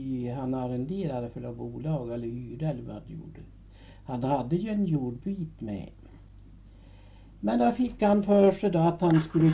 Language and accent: Swedish; Moviken, Gävleborg County, Sweden; born there; jag är ju född i Moviken, ja. 6 mars år 1900.